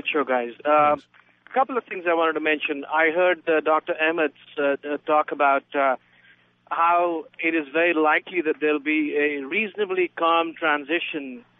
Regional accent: India; Mind you, I am originally from India

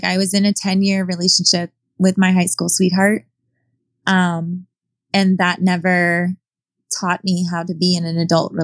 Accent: Orlando, Florida, United States; So I think it's growing up in Orlando.

